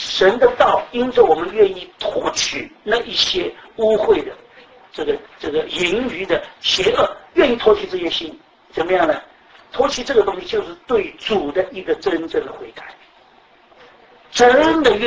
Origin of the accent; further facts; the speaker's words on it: Shanghai, China; also born or lived in Taipei, Taiwan; 我从小长在上海，以后又到台北，到台湾，在台北，什么叫种地从来没有概念